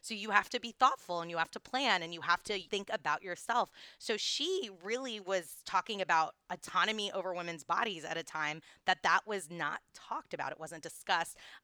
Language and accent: English; the South, United States; I say as a Southerner through and through.